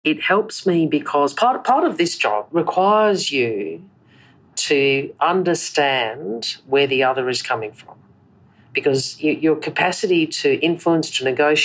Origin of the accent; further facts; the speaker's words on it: Adelaide, South Australia, Australia; Adelaide and I've lived in Australia most of my life. And, yes, my father's of Chinese heritage, but we're Malaysian Chinese.